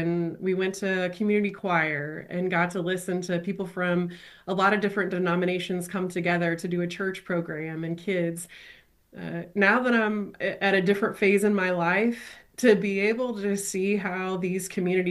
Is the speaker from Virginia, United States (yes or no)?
no; Brookfield, Missouri, United States; Yeah, I grew up in Brookfield, Missouri, as did my husband.